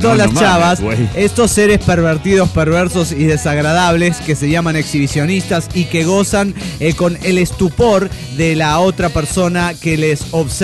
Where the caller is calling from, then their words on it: Playa del Carmen, Quintana Roo, Mexico; de Playa del Carmen, Quintana Roo.